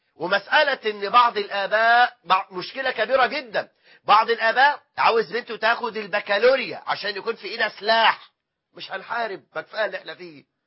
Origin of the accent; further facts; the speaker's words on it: Egypt; إحنا عندنا في مصر أكثر من 9 مليون امرأة مطلقة